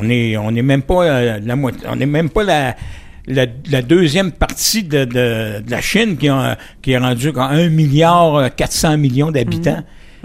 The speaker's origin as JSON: {"language": "French", "region": "Quebec", "country": "Canada", "said": "C'est à cause des Français qui sont venus s'installer chez nous au Québec"}